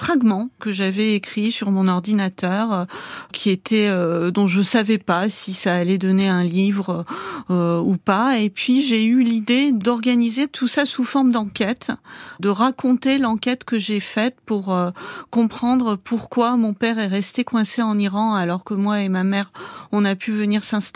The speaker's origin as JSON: {"language": "French", "country": "France", "tie": "born or raised there", "said": "j'ai grandi en France"}